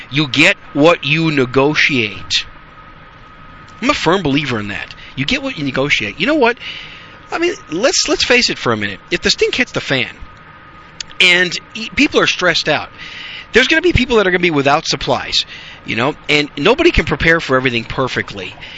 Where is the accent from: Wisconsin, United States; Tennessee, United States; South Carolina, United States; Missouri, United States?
Wisconsin, United States; also born or lived in New York City; I was born in New York City, but at 3 years old or so, we moved to Wisconsin, and I was raised in Wisconsin on a small, what I call a hobby farm.